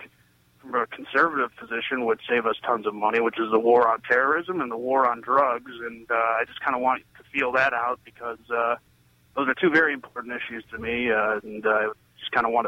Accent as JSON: {"language": "English", "region": "Ohio", "country": "United States", "said": "I'm from Ohio. It's nothing, you know, I lived here for several years, and I deal with this every day"}